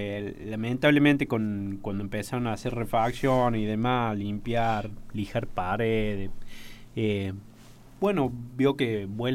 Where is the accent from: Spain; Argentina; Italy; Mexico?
Argentina; Pilar, Córdoba; now in Tancacha, Argentina; Vivo ahí, pero soy nativo de Pilar.